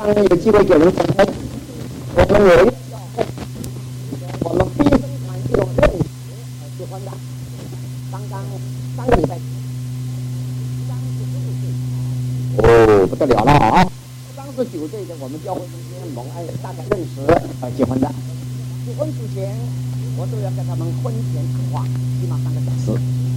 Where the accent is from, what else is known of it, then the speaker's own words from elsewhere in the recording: Taiwan; moved away; 我们也是从台湾移民过来